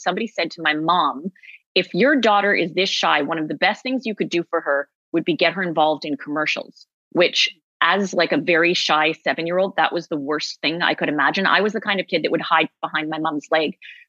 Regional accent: Toronto, Ontario, Canada; I am from Toronto

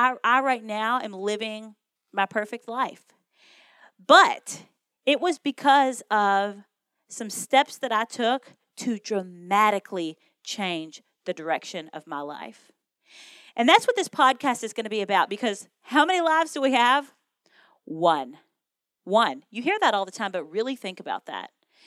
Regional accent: Kentucky, United States; I grew up in Western Kentucky. I'm the oldest of 23 first cousins. We grew up on this tiny little farm

